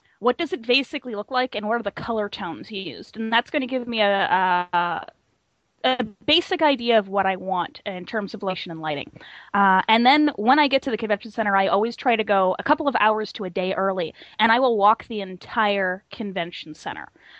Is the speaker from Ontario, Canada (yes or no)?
yes; Toronto, Ontario, Canada; I was growing up in Toronto